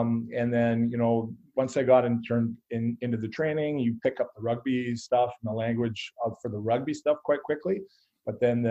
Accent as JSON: {"language": "English", "town": "Squamish", "region": "British Columbia", "country": "Canada", "said": "I'm some skid from Squamish out in the West Coast"}